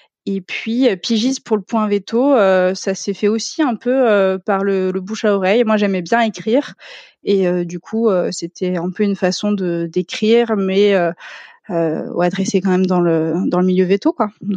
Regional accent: Grand Est, France; moi je viens de l'Est, j'ai fait ma prépa à Reims parce que je voulais être au plus proche de chez moi.

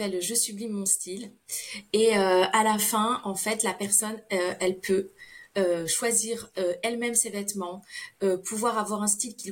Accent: Casablanca, Casablanca-Settat, Morocco; moved away as an adult; now in Toulouse, France; Je vis à Toulouse depuis 20 ans, mais j'ai grandi à Casablanca, grande ville, capitale économique du Maroc, où les femmes sont féminines, où l'esthétique fait partie des coutumes et où l'apparence est importante.

